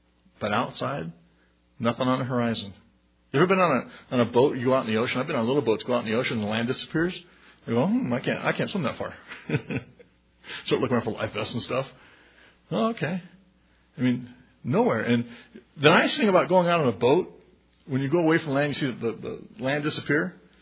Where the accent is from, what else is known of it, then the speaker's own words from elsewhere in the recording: Long Beach, California, United States; I know growing up in Long Beach, part of the area by the coast, they have all these offshore oil rigs